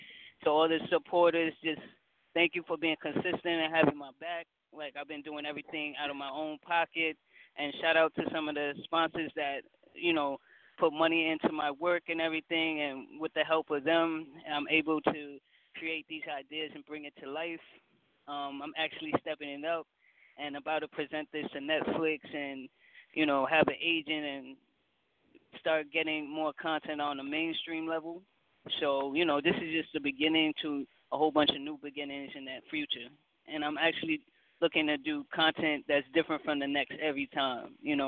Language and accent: English; Bronx, New York, United States; And me also growing up in the Bronx, I seen stories.